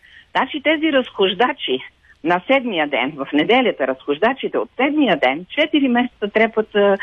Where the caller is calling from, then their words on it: Sofia, Sofia City, Bulgaria; съм от София.